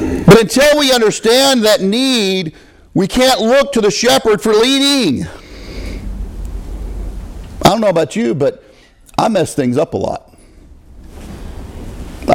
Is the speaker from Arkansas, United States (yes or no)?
yes; Arkansas, United States; I grew up a family in Arkansas.